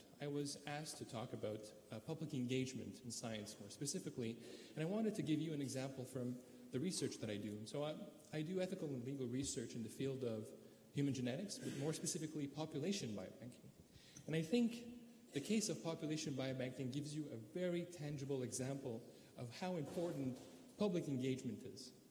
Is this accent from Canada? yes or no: yes; Canada; Well, I come from Canada